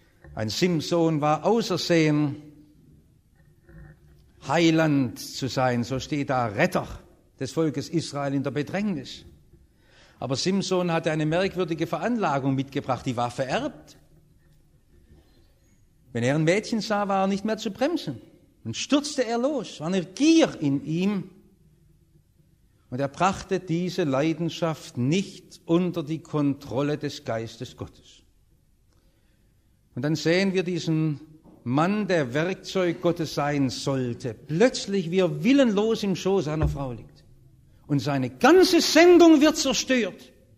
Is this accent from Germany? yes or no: yes; Baden-Württemberg, Germany; Ich bin Schwabe. Verstehen Sie?